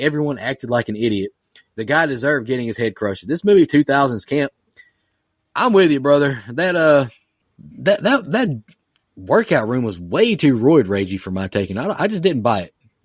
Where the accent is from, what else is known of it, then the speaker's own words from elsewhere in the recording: Kentucky, United States; Fun fact, I'm not from Japan. I'm from Kentucky.